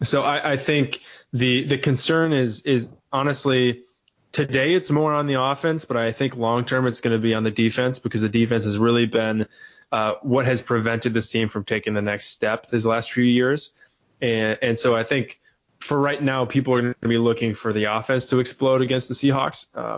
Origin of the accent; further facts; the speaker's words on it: Michigan, United States; now in Pittsburgh, United States; And I come from Michigan, and in the middle of Michigan, which really is college sports country.